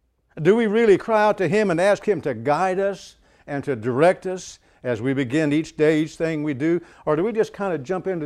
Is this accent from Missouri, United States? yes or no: yes; Shell Knob, Missouri, United States; I'm from Shell Knob. It's kind of we do have a flashing yellow light that we put in the school a couple of years ago.